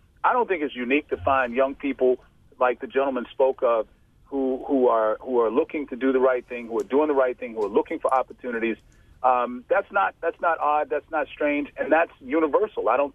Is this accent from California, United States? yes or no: no; Washington, District of Columbia, United States; also born or lived in Arizona; I'm an outsider too, and I'm a traveled outsider in that I'm from Washington D.C. I've lived in Arizona.